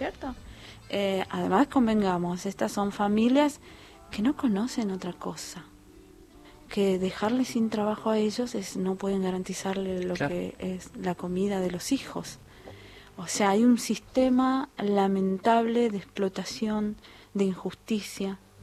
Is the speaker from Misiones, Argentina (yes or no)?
yes; Oberá, Misiones, Argentina; la mayor producción de la yerba mate está en la zona centro, que es de donde yo vengo, que es Soberá, toda la zona, una de las ciudades es Soberá